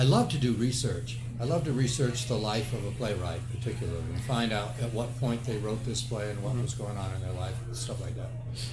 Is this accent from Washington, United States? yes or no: yes; Walla Walla, Washington, United States; I grew up, my parents started the little theater in the town that I grew up in Walla Walla, Washington.